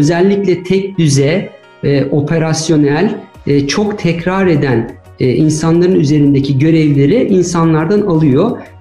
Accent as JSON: {"language": "Turkish", "region": "Ankara", "country": "Turkey", "tie": "born or raised there", "said": "Ben 1969 Ankara doğumluyum. Bütün eğitim hayatım Ankara'da geçti."}